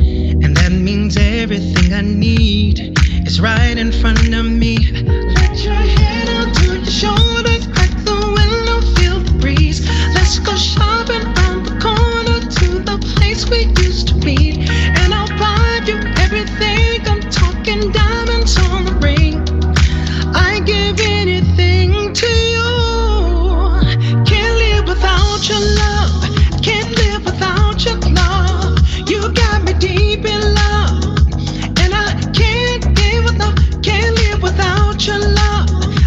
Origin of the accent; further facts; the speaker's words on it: Chicago, Illinois, United States; I'm from Chicago, and it's hard for, you know, a lot of men in Midwest to take selfies and videos